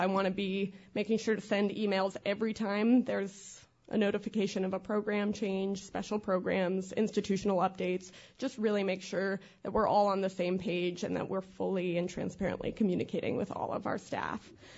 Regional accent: Brooklyn, New York, United States; moved away as an adult; now in Bay Area, United States; I'm the communications manager. So a little about me. I'm originally from Brooklyn, New York. Very proud of that fact. I moved to the Bay Area after I completed undergrad studies at Oberlin College, so just made my way west.

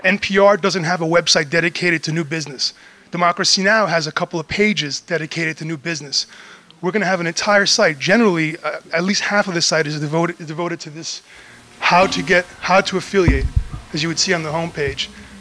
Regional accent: New York, United States; I'm from New York. I can talk fast, but I'll try to talk slow enough for folks to understand.

